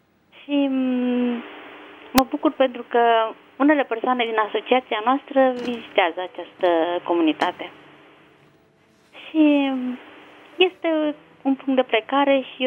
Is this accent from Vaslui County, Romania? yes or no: no; Constanța, Constanța County, Romania; sunt din Constanța.